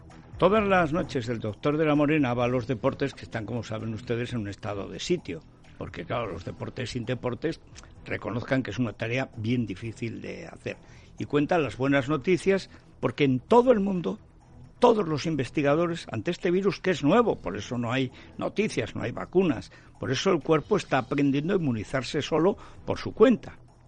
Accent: Albarracín, Aragon, Spain; que está fabricando mascarillas para toda la comarca de mi pueblo, Albarracín, Bronchales, toda esa parte de Teruel

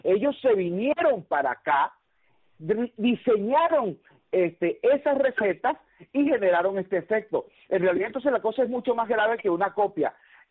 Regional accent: Venezuela; en las muy inseguras calles de Venezuela. En mi país el año pasado hubo 25.000 muertos

